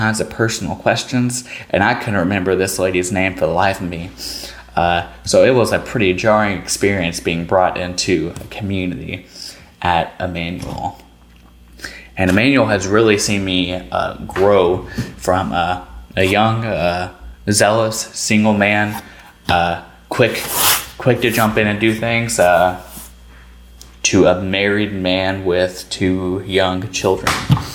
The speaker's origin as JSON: {"language": "English", "region": "Kentucky", "country": "United States", "said": "I'm from Kentucky, not Alabama."}